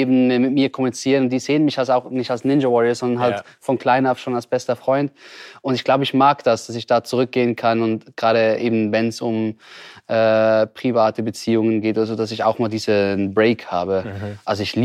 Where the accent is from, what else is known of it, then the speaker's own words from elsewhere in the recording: Switzerland; Und als Schweizer noch auf der ersten Seite